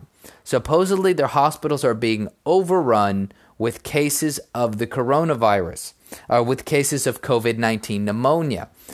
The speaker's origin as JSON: {"language": "English", "town": "Houston", "region": "Texas", "country": "United States", "tie": "born or raised there", "said": "You had the US in Houston, Texas, my hometown. We had the Houston Rodeo going on."}